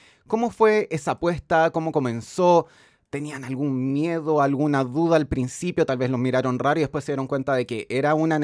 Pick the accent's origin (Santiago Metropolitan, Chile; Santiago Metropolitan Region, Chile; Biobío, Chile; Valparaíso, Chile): Valparaíso, Chile; Viña del Mar; es que yo soy de Viña, por eso conozco el caso